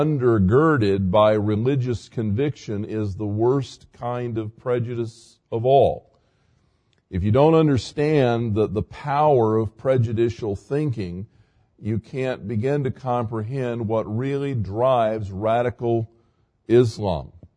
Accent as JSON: {"language": "English", "region": "the South", "country": "United States", "tie": "born or raised there", "said": "Now, I grew up in the South and began my ministry in the South"}